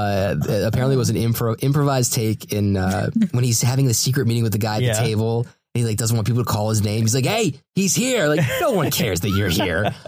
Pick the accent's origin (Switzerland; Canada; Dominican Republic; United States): United States; And I'm American.